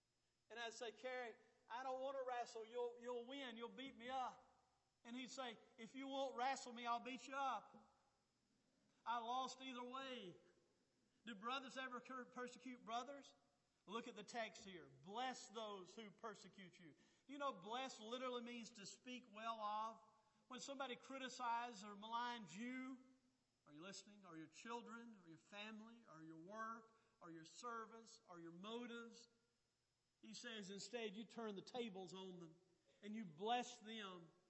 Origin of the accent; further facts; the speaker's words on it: Birmingham, Alabama, United States; Growing up in Birmingham, Alabama, it seemed like that every Saturday and Sunday for about 8 months out of the year, we'd go out door knocking.